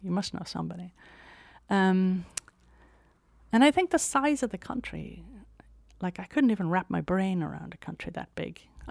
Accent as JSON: {"language": "English", "country": "Ireland", "said": "I come from the South."}